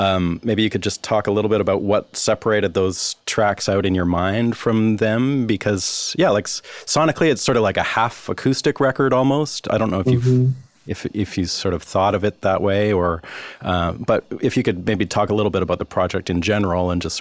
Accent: Canada; now in Nashville, United States; I'm Canadian

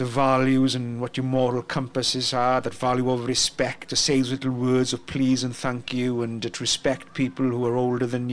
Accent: Mynydd Cerrig, Wales, United Kingdom; I was brought up in West Wales in a small village called Mynydd Cerrig, which pretty much is, you translate it to English and it translates to mountain of stone.

